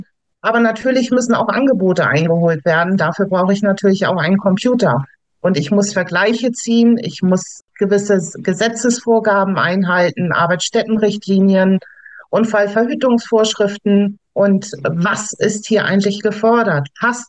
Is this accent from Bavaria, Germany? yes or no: no; Hamburg, Germany; Ich komme aus Hamburg, werde 54 Jahre jung